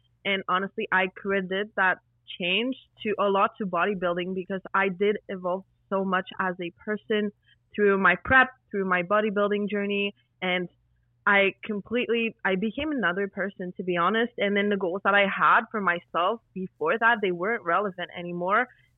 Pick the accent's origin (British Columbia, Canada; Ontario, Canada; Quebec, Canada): Quebec, Canada; moved away as an adult; now in Alberta, Canada; I lived on the East Coast my whole life. I'm a French-Canadian, so I lived in Quebec until just recently, where I moved to Alberta, but otherwise, I lived in the same place my whole life.